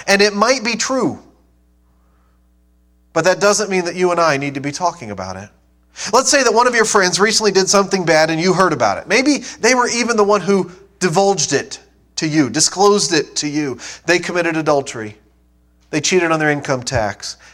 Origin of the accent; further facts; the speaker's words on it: Ohio, United States; I'm originally from Ohio.